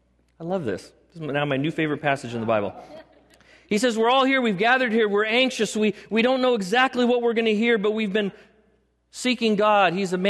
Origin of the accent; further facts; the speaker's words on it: California, United States; Now, because I'm a Californian and I have rights